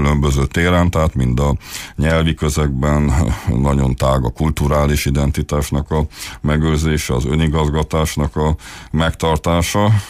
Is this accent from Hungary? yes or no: no; Transylvania, Romania; Hát mi Transzilvániába jöttünk, nem Dracula országából, hanem mi egy erdélyi magyarok vagyunk